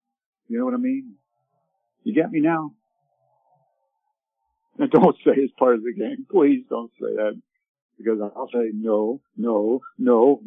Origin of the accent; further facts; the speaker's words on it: Canada; So when I was growing up in Canada, 1962 through 68